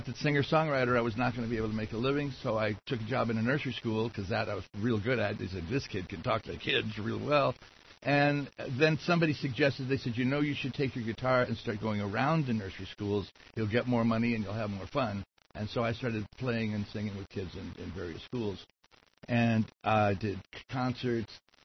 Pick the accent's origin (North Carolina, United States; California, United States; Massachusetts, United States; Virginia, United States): California, United States; Los Angeles; I was born and raised in Los Angeles. My mother and father had a nursery school, and that was crucial to the rest of my life. I lived in the nursery school until I was about 18 years old.